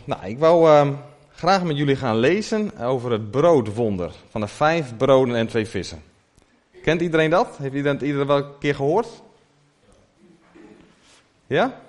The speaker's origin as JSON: {"language": "Dutch", "town": "Sebaldeburen", "region": "Groningen", "country": "Netherlands", "said": "Ik ben 32 jaar. Ik kom uit Sebaldeburen."}